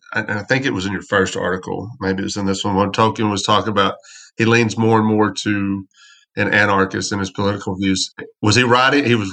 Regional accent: Texas, United States; because I grew up in West Texas, and so it was deep red

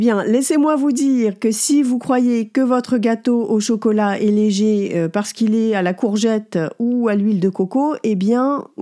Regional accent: northern France, France; moved away as an adult; now in Paris, France; À 18 ans, j'ai quitté ma ville natale du nord de la France et je suis arrivée à Paris.

